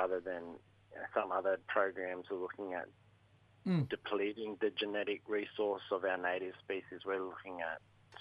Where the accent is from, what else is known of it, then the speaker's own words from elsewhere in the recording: Toowoomba, Queensland, Australia; now in Sunshine Coast, Australia; I grew up in Toowoomba, Bud, and I'm currently living on Cabby Cabby Country, Sunshine Coast.